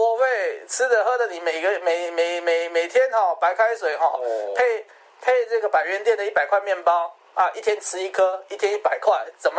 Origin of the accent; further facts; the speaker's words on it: Taiwan; 我说我们台湾人就这么认为呢？